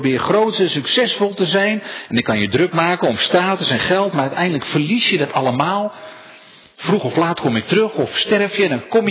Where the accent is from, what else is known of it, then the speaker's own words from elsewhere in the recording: Giessenburg, South Holland, Netherlands; Ik bedoel, ik kom uit Giezenburg, Nederland.